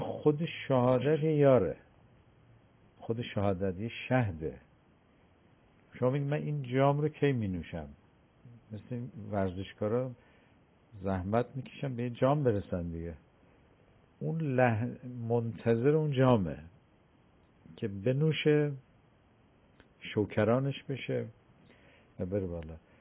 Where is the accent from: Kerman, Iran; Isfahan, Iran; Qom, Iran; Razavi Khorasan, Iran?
Kerman, Iran; من یادم ما کرمانی هستیم